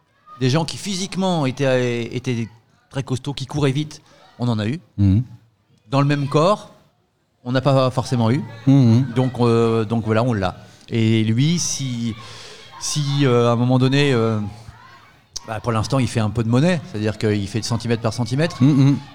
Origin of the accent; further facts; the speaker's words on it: Fécamp, Normandy, France; moved away as an adult; ça fait 35 ans que je suis parti de Fécamp. Je suis resté ici jusqu'au bac et puis après, je suis parti pour les questions d'études.